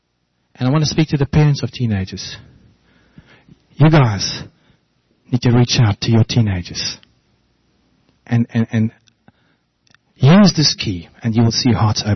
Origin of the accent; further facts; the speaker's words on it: Randburg, Gauteng, South Africa; I grew up in Randburg in Standard 9.